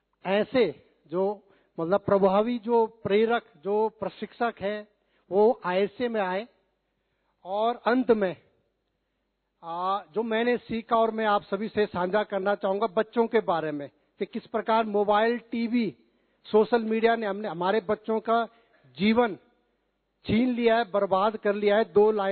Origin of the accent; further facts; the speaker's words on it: Uttarakhand, India; मैं उत्तराखंड से हूं तो देवभूमि।